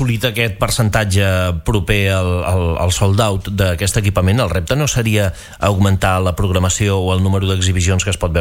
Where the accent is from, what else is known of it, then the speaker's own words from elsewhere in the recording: Pals, Catalonia, Spain; jo, que sóc de Pals